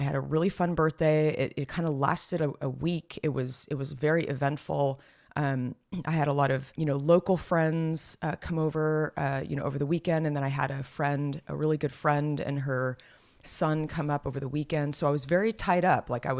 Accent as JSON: {"language": "English", "town": "Los Gatos", "region": "California", "country": "United States", "tie": "born or raised there", "said": "I have been wooed down to Los Gatos, my hometown, next week for a kind of a little high school reunion"}